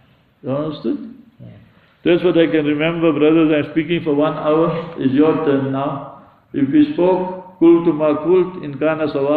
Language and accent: English; Heidelberg, Gauteng, South Africa; I'm from Heidelberg, you know Heidelberg, I'm born there.